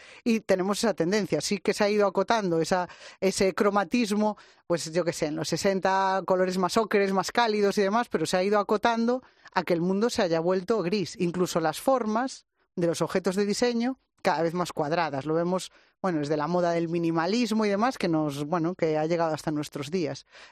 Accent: Galicia, Spain; soy gallega.

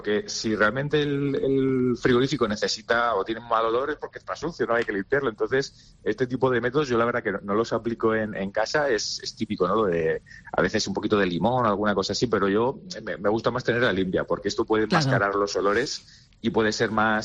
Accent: Murcia, Region of Murcia, Spain; fue en Murcia, en mi tierra

